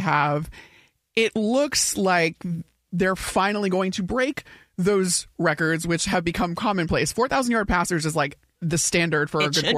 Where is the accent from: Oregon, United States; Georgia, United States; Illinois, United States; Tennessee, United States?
Illinois, United States; Chicago; I grew up in Chicago.